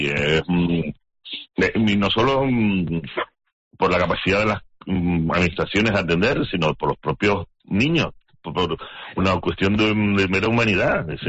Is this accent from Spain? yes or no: yes; Canary Islands, Spain; yo digo, como canario y tal, sino incluso como ser humano